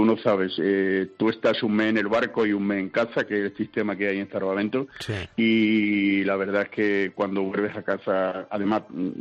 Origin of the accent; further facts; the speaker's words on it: Málaga, Andalusia, Spain; now in Pontevedra, Spain; en la provincia de Pontevedra, en una aldea preciosa que se llama Verducido de Alhama. Soy malagueño, ya lo notarás por el acento, pero llevo aquí 30 años viviendo.